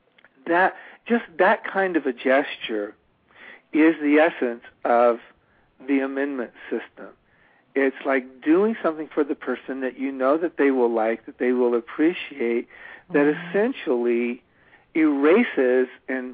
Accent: the South, United States; You know, I was raised in the South

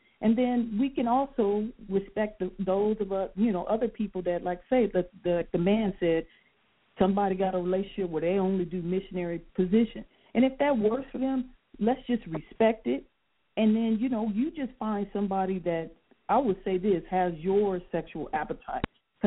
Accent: West Coast, United States; And I'm from the West Coast, and that's the one thing that I just don't like about the South, especially the Deep South

